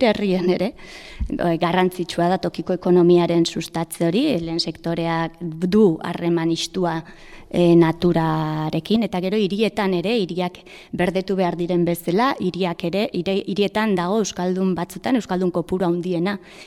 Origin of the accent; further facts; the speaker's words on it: San Sebastián, Basque Country, Spain; Ni adibidez Donostiarra naiz